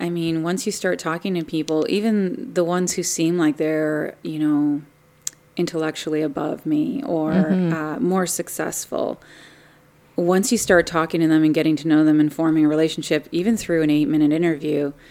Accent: Waterloo, Ontario, Canada; also born or lived in Toronto; I lived in Waterloo. I grew up in Waterloo region. And then I went to London to go to school. And then I lived in Toronto for 10 years when I worked at CTV.

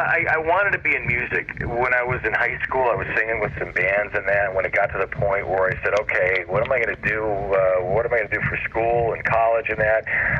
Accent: Rochester, New York, United States; ended up going back to my hometown and was fortunate enough to work at the radio station that I grew up listening to.

